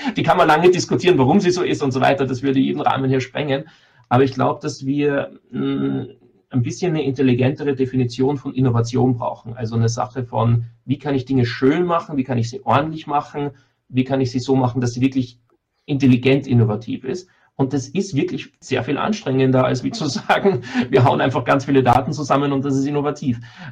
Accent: Austria; dann habe ich in Deutschland kein Gericht, wo ich als Österreicher hingehen kann.

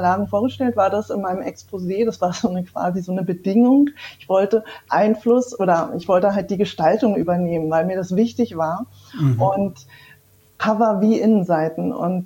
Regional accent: Berlin, Germany; Ich bin aufgewachsen in Berlin, in West-Berlin. Sehr behütet und hatte eine wunderschöne Kindheit. Mit meinen Eltern und meiner Oma in einem Haus.

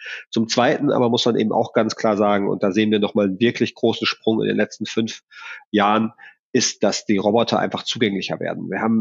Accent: Northern Germany, Germany; Ich bin eigentlich Norddeutscher

